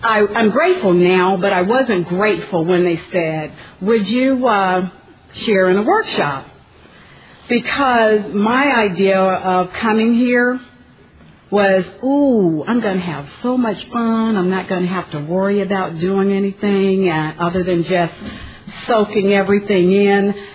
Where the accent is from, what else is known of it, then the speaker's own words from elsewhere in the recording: Florida, United States; I'm from the Florida region, the Heartland area